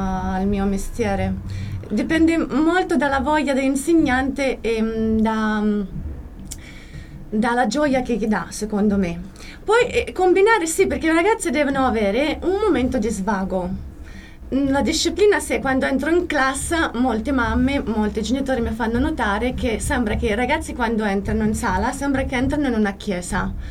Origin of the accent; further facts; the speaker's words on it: Russia; Italian is a second language; now in Italy; Io provengo dalla Russia, dove non c'erano questi pregiudizi. Per me, quando sono arrivata qui, è stata una cosa molto nuova, molto strana.